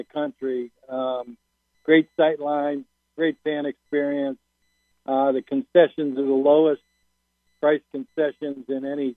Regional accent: Pittsburgh, Pennsylvania, United States; Well, growing up in Pittsburgh and following Penn State and the Paterno teams

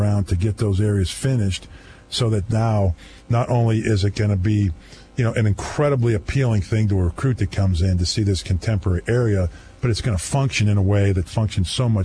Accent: Pittsburgh, Pennsylvania, United States; also born or lived in Indianapolis / Buffalo / State College; now in Kansas City, United States; Even though I lived in Indianapolis and Buffalo and now Kansas City, when you think about, you know, growing up in Pittsburgh and moving around

